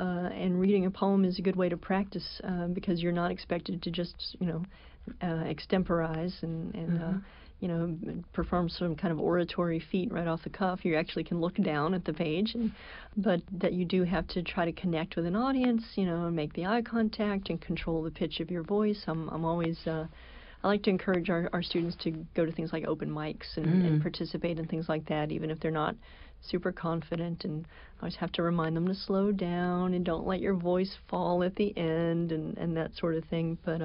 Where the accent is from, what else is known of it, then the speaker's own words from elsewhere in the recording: Alabama, United States; I think my next appearance is at the Alabama Book Festival next month. I'll be going back home and my accent will return.